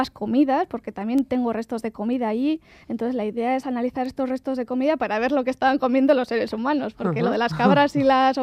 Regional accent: Basque Country, Spain; now in Paris, France; venir al País Vasco, que es de donde soy y donde me gustaría seguir con mis investigaciones.

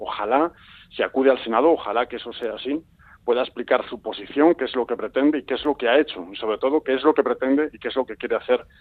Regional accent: Basque Country, Spain; yo me alegro como vasco profundamente de ello

